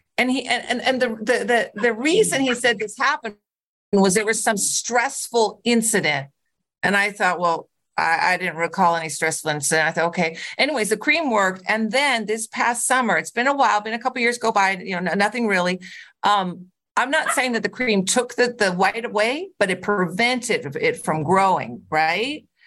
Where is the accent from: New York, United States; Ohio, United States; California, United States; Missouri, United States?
California, United States; my grandparents all immigrated from Europe into America. I'm from California originally.